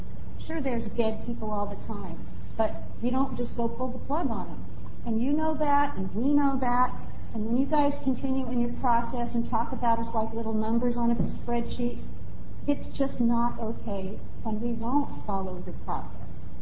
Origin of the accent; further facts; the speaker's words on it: Oregon, United States; And I'm from Blue Jean, Oregon. That's the new name of our little town.